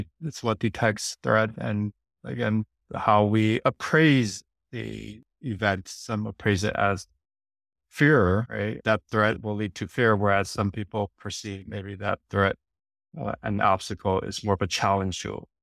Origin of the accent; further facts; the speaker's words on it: San Francisco, California, United States; I grew up in San Francisco. I had to defend myself. I had to learn to fight.